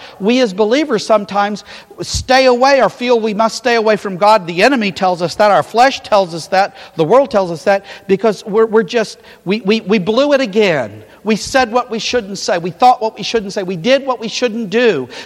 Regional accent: the South, United States; And I don't want to make an excuse because I come from the South.

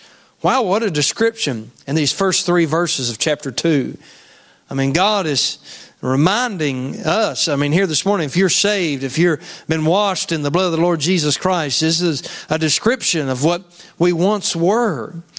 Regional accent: West Virginia, United States; And I said, "I'm from West Virginia."

